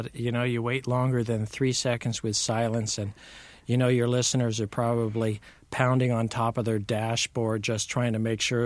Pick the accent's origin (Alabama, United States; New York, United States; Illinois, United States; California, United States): California, United States; also born or lived in Hawaii; As a child, I was a member of a military family, started out in Southern California, then went on to Hawaii, then back to Califo